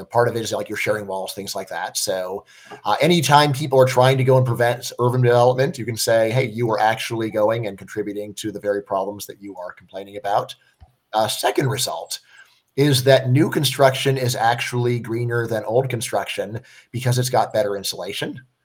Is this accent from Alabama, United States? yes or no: no; Northridge, California, United States; So I was growing up in Northridge, California.